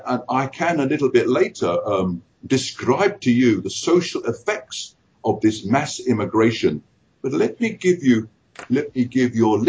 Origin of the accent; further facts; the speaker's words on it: United Kingdom; I was born in the middle of the Second World War, and as I was growing up in Britain, austerity Britain, actually, we were on rationing for years after the war.